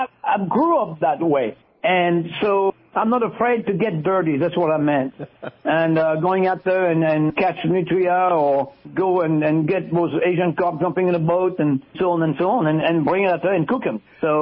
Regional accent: France; And going back to growing up in France, I grew up in the 60s as a kid.

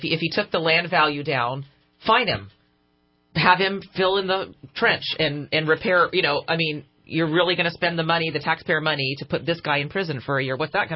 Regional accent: California, United States; no, I'm from Northern California, and it was, like, Mount Shasta and beautiful

